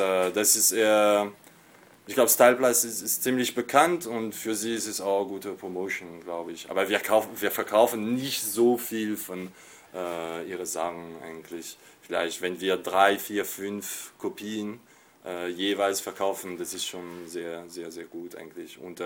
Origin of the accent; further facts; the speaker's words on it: France; moved away as an adult; now in Berlin, Germany; ich komme aus Frankreich und bin vor 10 Jahren nach Berlin gezogen.